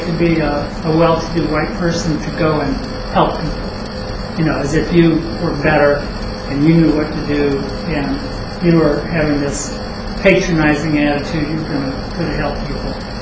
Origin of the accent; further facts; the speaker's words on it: Cleveland, Ohio, United States; I grew up in Cleveland, Ohio, in a wealthy suburb, went to a private boys school, all the privileges in the world